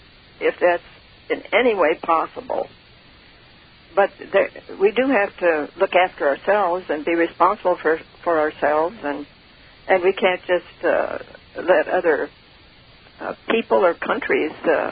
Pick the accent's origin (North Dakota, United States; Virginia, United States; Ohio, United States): North Dakota, United States; also born or lived in Afghanistan; But I did come back to North Dakota.